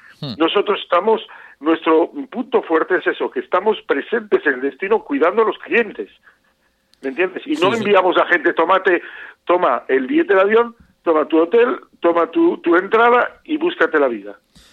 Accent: Asturias, Spain; Nosotros hemos tenido la suerte de empezar aquí, ya que somos asturianos

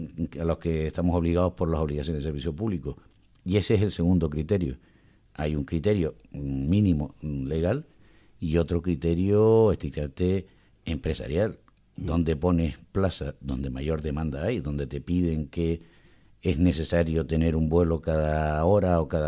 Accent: Las Palmas, Canary Islands, Spain; moved away as an adult; now in Tenerife, Spain; Soy de Las Palmas, vivo desde hace 32 años, desde que fui a estudiar a la Universidad de La Laguna. Vivo en Tenerife, cada vez vivo al 50% en cada una de las islas. Y además de ser canarión, vivir en Tenerife

